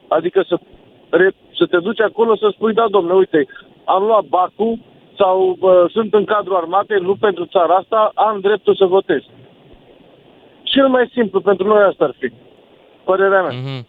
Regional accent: Romania; born there; Deci, nu pur și simplu că m-am născut în România, am dreptul să votez.

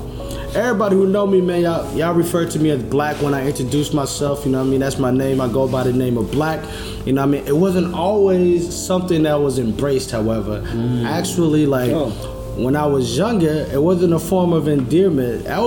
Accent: Nashville, Tennessee, United States; Like, when I grew up in Nashville, you know what I mean? Like, in Tennessee and Cashville, shout out to East Nashville

